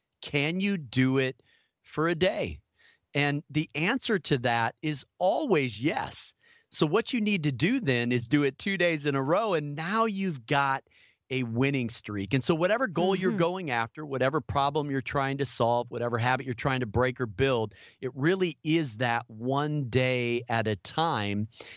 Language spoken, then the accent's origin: English; Midwest, United States; also born or lived in Minneapolis, Minnesota; I was born in Minneapolis and then grew up in the Midwest.